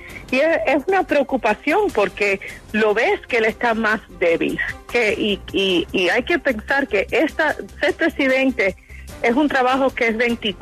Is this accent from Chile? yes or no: no; United States; yo como estadounidense ni como republicana estoy preocupada por el presidente